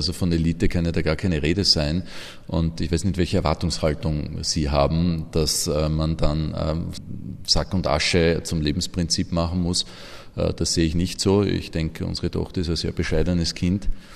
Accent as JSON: {"language": "German", "region": "Vienna", "country": "Austria", "tie": "born or raised there", "said": "Ich bin in Simmering aufgewachsen"}